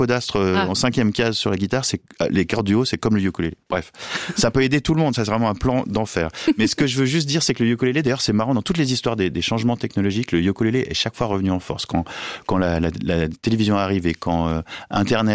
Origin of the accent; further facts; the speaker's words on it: France; also born or lived in Switzerland; Je suis né en Suisse, mais j'ai toujours fait ma scolarité en France.